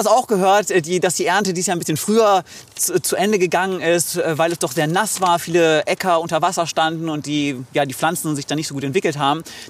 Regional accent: Oldenburg, Lower Saxony, Germany; Naja, als gebürtiger Oldenburger bin ich damit quasi kulinarisch aufgewachsen.

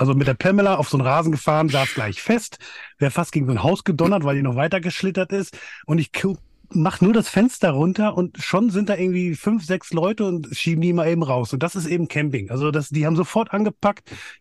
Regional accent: Hesse, Germany; ich komme aus der Nähe von Frankfurt, in so einem kleinen Ort

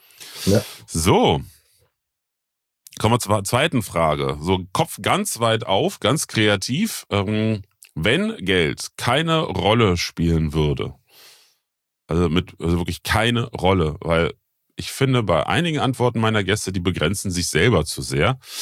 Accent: Eifel, Germany; Aber ich merke einfach, das hier, die Eifel, ist meine Heimat.

